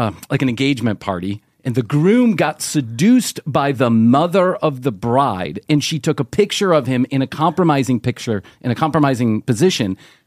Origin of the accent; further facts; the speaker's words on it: Chicago, Illinois, United States; From when I grew up in Chicago.